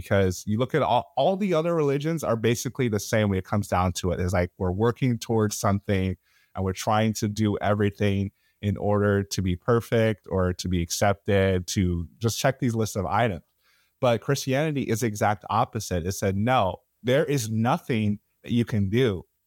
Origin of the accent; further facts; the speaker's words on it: Nigeria; For those who don't know you, me, I'm Nigerian.